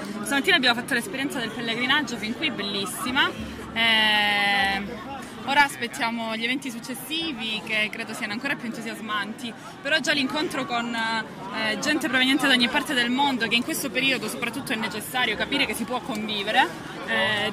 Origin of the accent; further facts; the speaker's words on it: Davoli, Calabria, Italy; Da Davoli, provincia di Catanzaro, diocesi di Catanzaro Squillace.